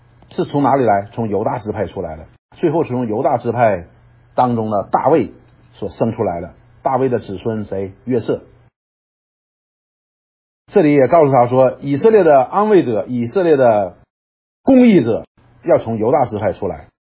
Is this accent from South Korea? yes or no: no; Northeast China, China; 驴呢我们东北人一般说